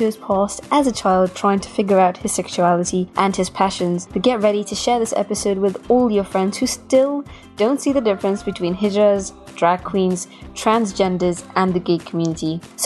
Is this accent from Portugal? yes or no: no; United Kingdom; Well, I'm British, Alex, and my parents are Hindu Punjabi.